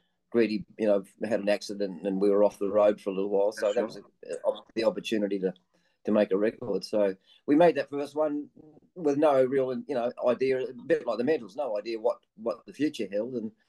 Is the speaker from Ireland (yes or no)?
no; New Zealand; now in Sydney, Australia; I came from New Zealand and lived on the northern beaches of Sydney, went to school up there.